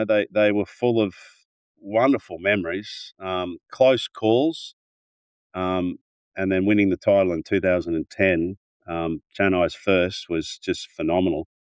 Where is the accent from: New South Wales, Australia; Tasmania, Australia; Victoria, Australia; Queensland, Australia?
Queensland, Australia; Now, we grew up in Queensland